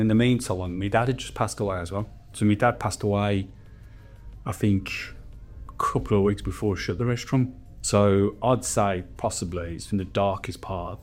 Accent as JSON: {"language": "English", "town": "Chelmsford", "region": "East of England", "country": "United Kingdom", "tie": "born there", "said": "I was born in Chelmsford."}